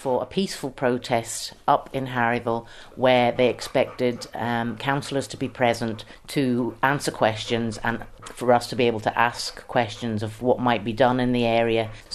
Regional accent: United Kingdom; this is my house, these are my windows and I'm British, leave them alone.

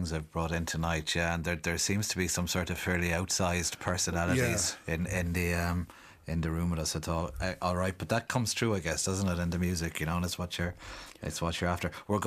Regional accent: Limerick, Munster, Ireland; In Limerick City.

